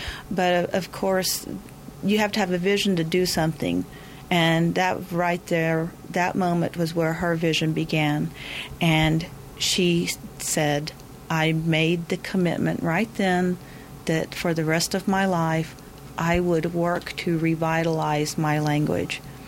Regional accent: Oklahoma City, Oklahoma, United States; I didn't have the opportunity to be around it as much as I would have preferred as a child growing up in Oklahoma City.

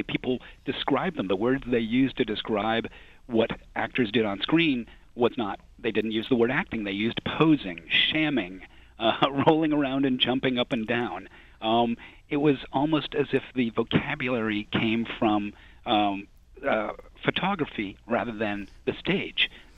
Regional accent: New York City, New York, United States; You know, being a New Yorker and also living at that point three blocks from where … was killed

